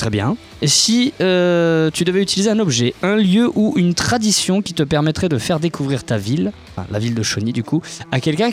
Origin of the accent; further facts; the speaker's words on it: Saint-Quentin, Hauts-de-France, France; C'est parce que je suis de Saint-Quentin.